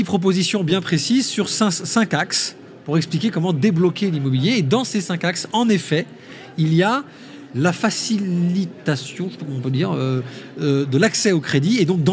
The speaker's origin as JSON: {"language": "French", "town": "Bordeaux", "region": "Nouvelle-Aquitaine", "country": "France", "said": "je suis bordelais"}